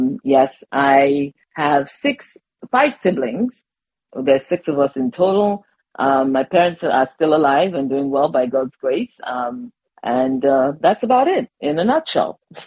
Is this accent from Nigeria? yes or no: yes; Lagos, Nigeria; I was born in Lagos. I lived in GRA, went to Grange International School, which is like a mini England in Nigeria. I spoke Yoruba by default